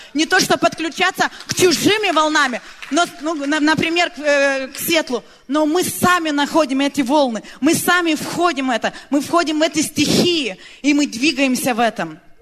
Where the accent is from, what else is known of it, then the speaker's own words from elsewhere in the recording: Lithuania; мы из Литвы, тут католическая страна, очень консервативная страна, и наш город, это такой самый такой литовский, самый консервативный из всех городов Литвы.